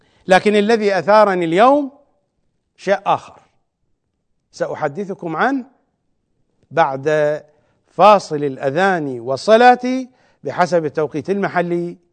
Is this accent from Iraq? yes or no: yes; Iraq; ولكن أنا ابن العراق أمنع